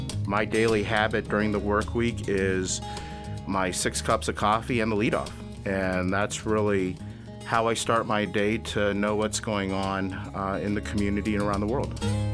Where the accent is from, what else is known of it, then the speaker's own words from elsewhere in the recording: Bloomington, Illinois, United States; I'm born and raised in Bloomington Normal